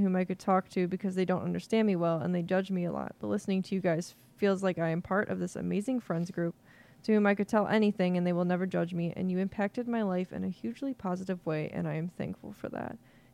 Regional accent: India; So I'm from India.

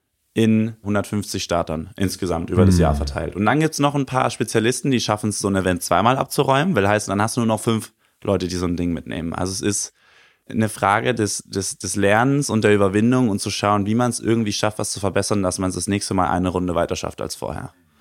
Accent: Canary Islands, Spain; als ich Kind war, ich bin auf Fuerteventura geboren und aufgewachsen

